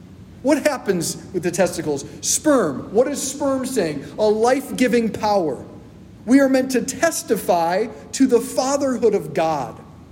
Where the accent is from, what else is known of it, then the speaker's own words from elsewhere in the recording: Chicago, Illinois, United States; born there; I was born in Chicago, so a big fan of some sports as well.